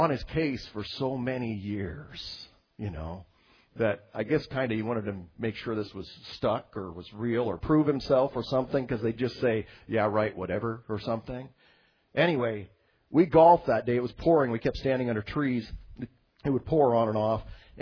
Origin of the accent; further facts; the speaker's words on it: Juneau, Alaska, United States; I mean, other than pleasantries of, yeah, I'm from Juneau, and, yeah, you know, all this stuff, Alaska, whatever.